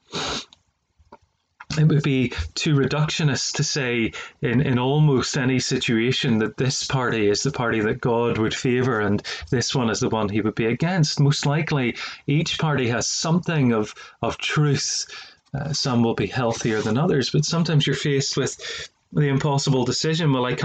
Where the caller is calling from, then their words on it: Northern Ireland, United Kingdom; I'm speaking from Northern Ireland and the United Kingdom